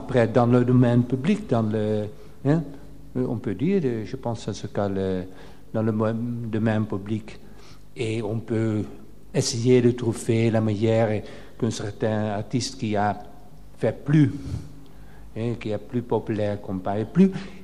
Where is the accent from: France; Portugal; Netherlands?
Netherlands; French is a second language; Je viens des Pays-Bas, puis un petit peu plus nord d'ici.